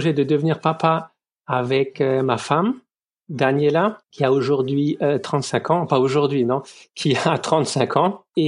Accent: Grand Est, France; now in Germany; De France, très proche de l'Allemagne. Je viens de Lorraine, de Moselle.

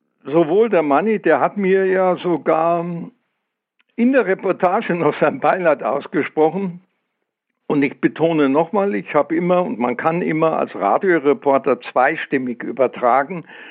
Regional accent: Munich, Bavaria, Germany; obwohl ich ja Münchner, als Münchner hierher gekommen bin und Bayern-Fan war.

